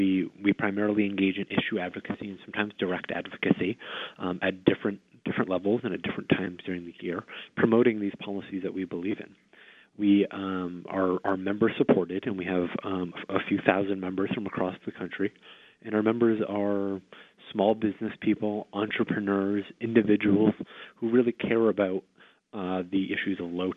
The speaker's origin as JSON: {"language": "English", "town": "Peterborough", "region": "New Hampshire", "country": "United States", "tie": "born or raised there", "said": "I was born and raised in Peterborough, New Hampshire, the southwestern part of the state. I grew up most of my life there. It's a small town in rural New Hampshire."}